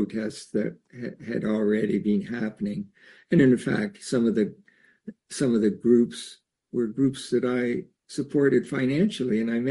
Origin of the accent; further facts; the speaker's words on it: Eastern Canada, Canada; I was born and raised in the East of Canada, and we were originally in an area that was a real snow belt.